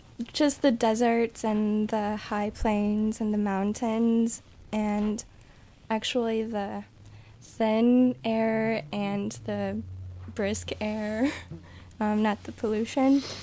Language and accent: English; Denver, Colorado, United States; now in New York, United States; I'm from Denver, Colorado, originally, and I think, well, when I moved to New York, it was really hard